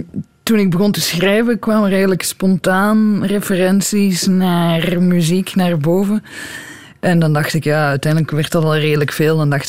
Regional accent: Belgium; En dat is niet makkelijk om te zeggen als Belg.

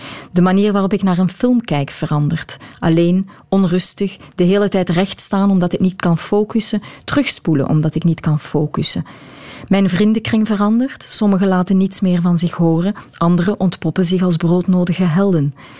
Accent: Belgium; Ik blijf een Belg.

